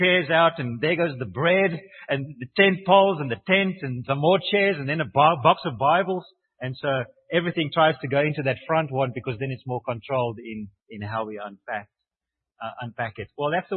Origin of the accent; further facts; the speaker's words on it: South Africa; And so we are from South Africa and we are driving, but we're working with local people.